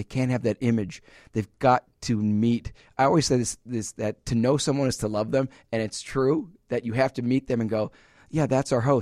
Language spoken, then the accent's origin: English; Milwaukee, Wisconsin, United States; And I'm from Milwaukee, and what better place for me to be a spokesperson for a law firm in Milwaukee? So I go back and forth, which I love.